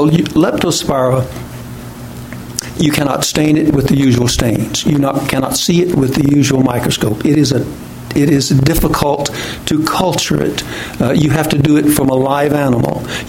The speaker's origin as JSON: {"language": "English", "town": "Skamokawa", "region": "Washington", "country": "United States", "said": "I'm from Skamakaway. That means smoke over water."}